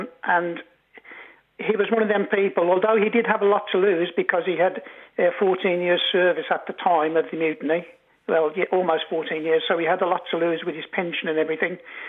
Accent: England, United Kingdom; also born or lived in Dublin, Ireland; I was born in Dublin, and I spent a lot of time because they only lived around the corner from us in Dublin until they moved back to Kinsale. But then we moved to England the following year

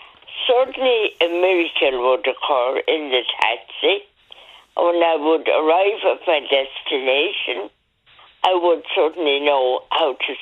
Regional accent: Wicklow, County Wicklow, Ireland; I'm from Wicklow Town

